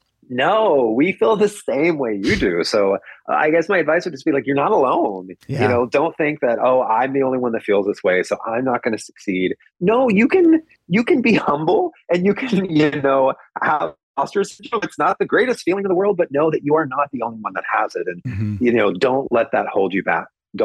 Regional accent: Mount Vernon, Missouri, United States; A little town called Mount Vernon, Missouri.

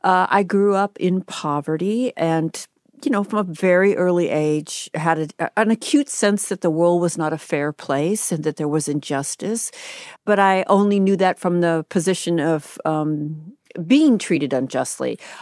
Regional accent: Boston, Massachusetts, United States; I'm from Boston.

